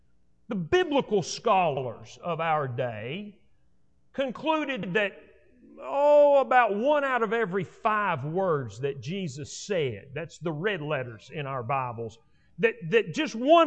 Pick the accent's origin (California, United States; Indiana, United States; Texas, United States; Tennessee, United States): Texas, United States; Slaton; I grew up in West Texas, outside of Lubbock. Most of my youth was spent in Slayton. We could get up and ride across town on our bicycles, and if Mom didn't know where we were, that was okay.